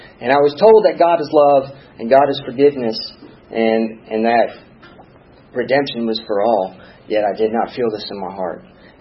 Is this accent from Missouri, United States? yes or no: no; New York City, New York, United States; You know, I come from the South Bronx and I come from being homeschooled on top of it by fundamentalists and put into public school.